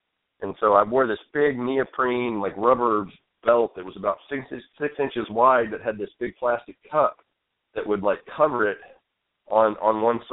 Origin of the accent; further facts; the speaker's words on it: Fort Smith, Arkansas, United States; I live in Southern California now, but originally I am from Fort Smith, Arkansas. It's the second biggest city in the state, a whopping 85,000 strong.